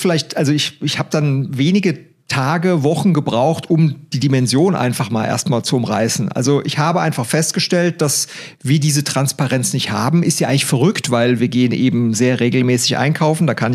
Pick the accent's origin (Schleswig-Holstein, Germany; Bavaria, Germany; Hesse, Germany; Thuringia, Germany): Hesse, Germany; Idstein; Ich komme aus Idstein, das ist 40 Kilometer von Frankfurt entfernt, bin Unternehmer